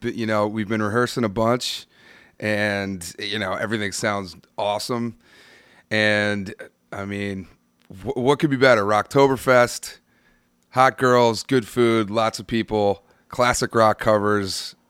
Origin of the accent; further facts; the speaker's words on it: Philadelphia, Pennsylvania, United States; Well, like I said, I'm from Philly, and musical influences.